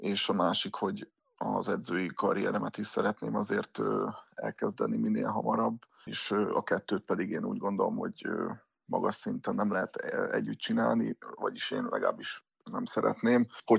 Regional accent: Orosháza, Békés, Hungary; born there; Én orosházi születésű vagyok, és a szülővárosomban fogok visszatérni edzősködni, ahol a kézilabdát is kezdtem

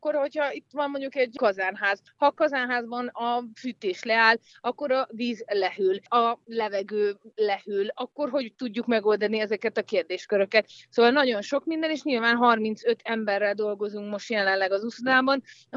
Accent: Hódmezővásárhely, Csongrád-Csanád, Hungary; born there; én ugye a Hódmező Vásárhelyen születtem

